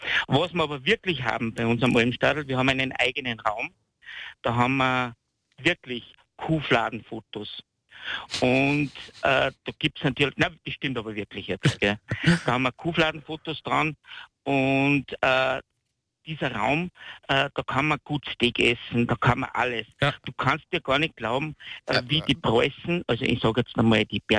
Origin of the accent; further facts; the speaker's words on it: Salzburg, Austria; Ich bin aus Salzburg, ja.